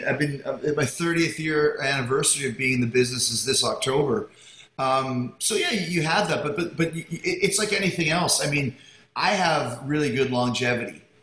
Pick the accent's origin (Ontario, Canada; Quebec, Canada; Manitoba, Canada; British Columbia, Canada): Manitoba, Canada; Winnipeg; I grew up in Winnipeg on the prairies, where it would get to minus 30, minus 40, and that's not an exaggeration.